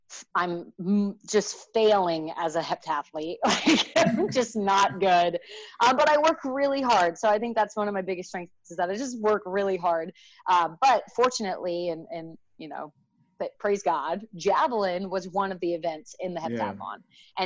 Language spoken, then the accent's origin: English; Geneva, United States; but loved growing up in Geneva. Both my parents are teachers and coaches.